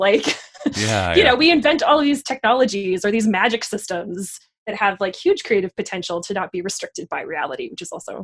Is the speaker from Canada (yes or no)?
yes; Beaumont, Alberta, Canada; I grew up in Beaumont, which is a small little French town outside of Edmonton, just south of Edmonton.